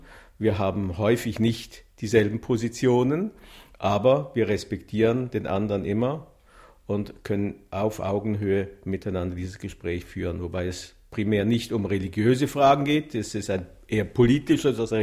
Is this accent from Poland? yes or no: no; Switzerland; Wir sind Schweizer und fühlen uns als Schweizer und werden eigentlich auch meistens so wahrgenommen.